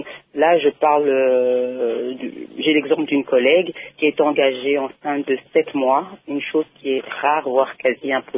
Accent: DR Congo; now in Belgium; Moi-même, je suis Congolaise, mes enfants Congolais. Donc, on peut dire que je suis entre les deux cultures.

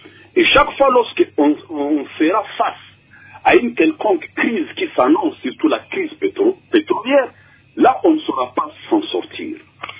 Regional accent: DR Congo; ici chez nous, en RDC

